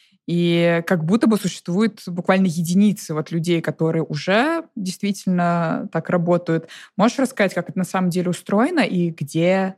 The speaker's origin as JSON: {"language": "Russian", "region": "Moscow", "country": "Russia", "said": "Ну да, это я просто из Москвы"}